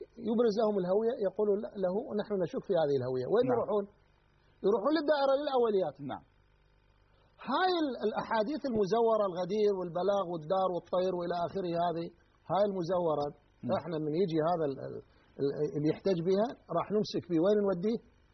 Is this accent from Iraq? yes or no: yes; Iraq; ومن سماعات الحسينيات يعني عندنا في العراق